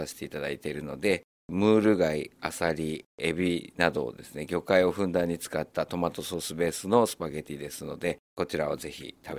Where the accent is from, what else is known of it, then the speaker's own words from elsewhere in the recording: Fujisawa, Kanagawa, Japan; 年齢を重ねるにつれて地元に戻りたいという思いが強くなったので、それだったら自分が今まで勉強してきたイタリアンレストランを藤沢市の辻堂の人のために開業して、その開業と合わせて戻ってこようと思いました。